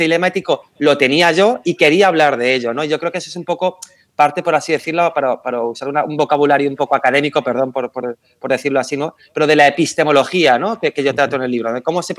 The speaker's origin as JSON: {"language": "Spanish", "town": "Madrid", "region": "Community of Madrid", "country": "Spain", "said": "en este caso de Madrid, vamos a decirlo, porque yo soy de Madrid, ¿no?"}